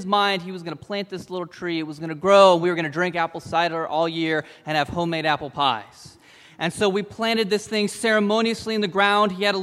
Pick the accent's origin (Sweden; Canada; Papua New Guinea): Papua New Guinea; So growing up in Papua New Guinea, my father decided that he wanted to get an apple tree.